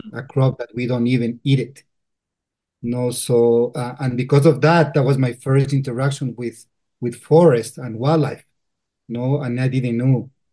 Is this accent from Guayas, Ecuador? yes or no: no; Quito, Pichincha, Ecuador; English is a second language; Well, I was born and raised in Quito, in the capital of Ecuador.